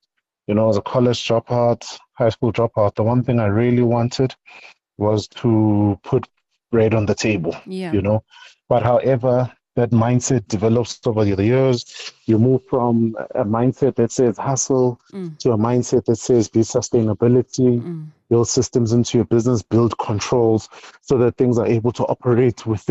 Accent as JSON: {"language": "English", "town": "Tembisa", "region": "Gauteng", "country": "South Africa", "tie": "born or raised there", "said": "my life journey started in Tembisa. I was born and bred in Tembisa in a section called Mkanza. Raised by a phenomenal woman with an older brother. So I schooled there"}